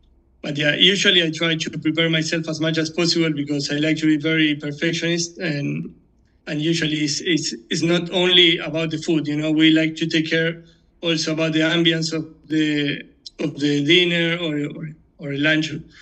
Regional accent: Argentina; now in Spain; I'm from Argentina, living in Spain.

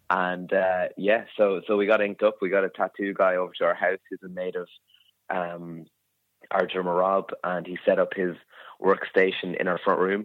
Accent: Slane, County Meath, Ireland; I'm from Slane myself.

